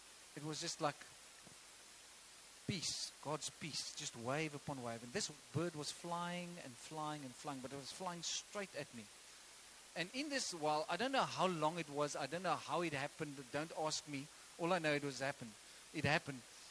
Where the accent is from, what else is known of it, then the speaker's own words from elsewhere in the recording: Caledon, Western Cape, South Africa; I grew up in Caledon, the greatest city of Caledon. Okay, Caledon. Okay, dis ek hoe my brei is so mooi. Okay, julle moet nog almal leer om Afrikaans te praat. Ek praat reg Afrikaans.